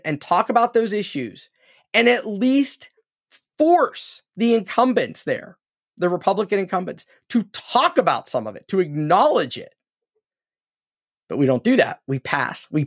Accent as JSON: {"language": "English", "region": "Pennsylvania", "country": "United States", "tie": "born or raised there", "said": "that's one of the reasons I'm recording this from Cumberland County in central Pennsylvania and not Washington County where I lived for my entire life."}